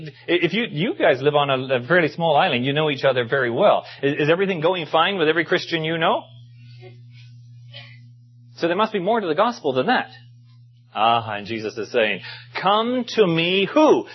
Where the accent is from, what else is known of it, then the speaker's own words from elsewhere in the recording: Durban, KwaZulu-Natal, South Africa; I grew up in South Africa on the coast of the Indian Ocean in Durban. Beautiful, 30 degrees south, a warm climate 9 months of the year. I spent my Saturdays out beyond the breakers swimming in the Indian Ocean.